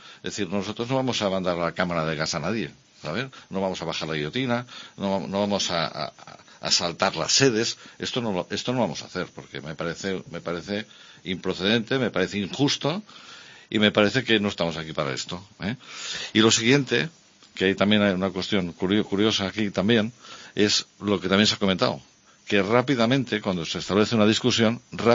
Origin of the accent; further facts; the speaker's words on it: Barcelona, Catalonia, Spain; born there; yo soy nacido en Barcelona, llevo aquí viviendo casi 40 años. Mi bisabuela era de Tama. Que está al lado de Potes.